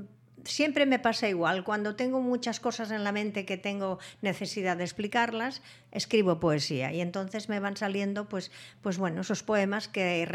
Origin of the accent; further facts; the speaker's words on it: Catalonia, Spain; also born or lived in Paris; Estaba al corriente de lo que pasaba en mi tierra, por supuesto, en Cataluña y en España.